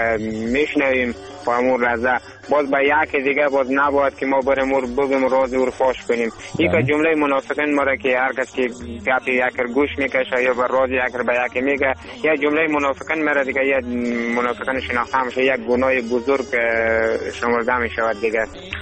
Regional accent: Afghanistan; همه ما شما افغان هستیم.

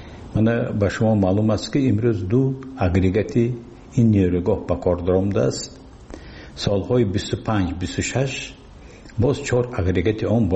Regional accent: Tajikistan; لیکن من تاجیکستانی هستم، من تاجیک هستم

